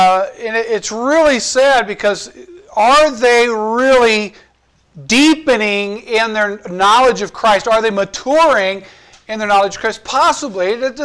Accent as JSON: {"language": "English", "town": "Hazelhurst", "region": "Georgia", "country": "United States", "said": "when we came from Hazelhurst, Georgia, it was a town of about 4,000. That was just the town itself. 33 churches."}